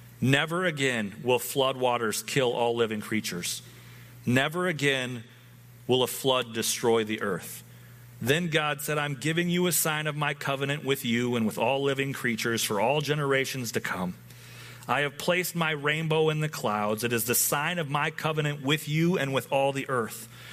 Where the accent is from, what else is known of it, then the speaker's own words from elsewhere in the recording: Glendive, Montana, United States; There's a creation museum in my hometown. It's awesome. Go there sometime. Like, Glendive is terrible. It's appropriately named.